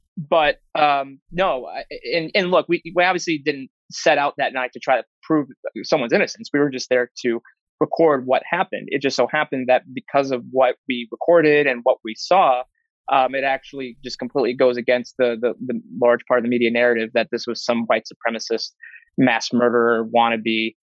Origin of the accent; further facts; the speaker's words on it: Illinois, United States; because I'm from Illinois originally